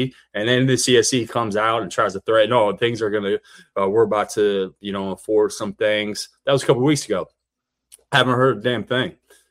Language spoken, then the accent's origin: English; Ohio, United States; I'm a Big Ten guy. I always have been growing up in Ohio.